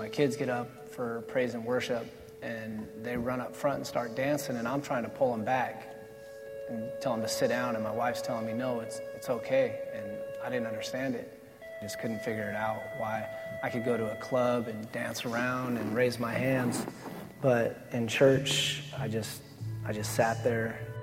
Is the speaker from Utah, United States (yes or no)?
no; Tacoma, Washington, United States; I grew up in Tacoma, Washington, from a broken home.